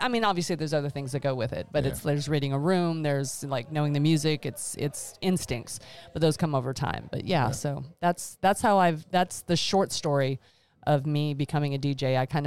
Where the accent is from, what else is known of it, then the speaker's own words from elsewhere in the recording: U.S. Virgin Islands; moved away as an adult; also born or lived in Indiana / Atlanta; now in Charlotte, United States; So I originally, I grew up in the Virgin Islands in the Caribbean. From there, I went to college in Indiana and then went back home after I graduated